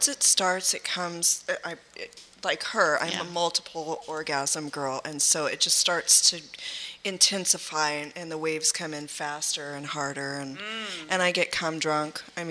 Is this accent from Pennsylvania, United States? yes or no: no; Texas, United States; I'm from Texas, too. I just don't have the accent for some reason. But we're both Southern, and I relate to her.